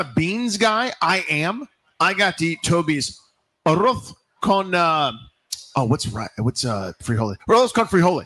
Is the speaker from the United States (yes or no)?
no; England, United Kingdom; Actually, I'm English.